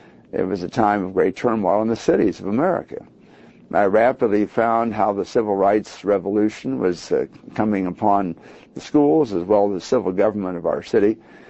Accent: Indianapolis, Indiana, United States; any one of which could have destroyed my hometown of Indianapolis.

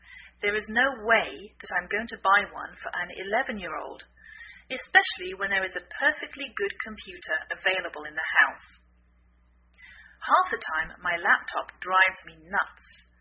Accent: England, United Kingdom; now in United States

